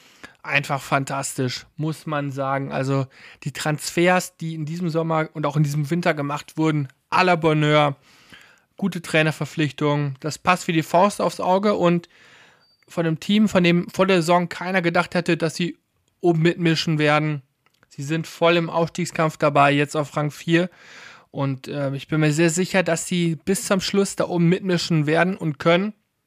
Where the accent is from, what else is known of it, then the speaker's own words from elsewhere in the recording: North Rhine-Westphalia, Germany; born there; Ich komme ja gebürtig aus dem Westmünsterland